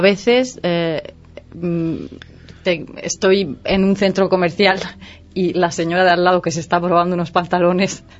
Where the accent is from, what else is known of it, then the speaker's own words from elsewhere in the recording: Spain; now in Canada; De España también, sí.